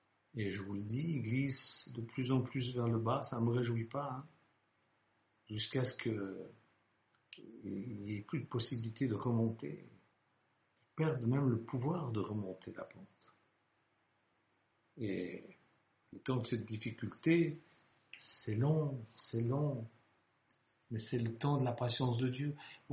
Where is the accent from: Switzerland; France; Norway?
Switzerland; Je suis suisse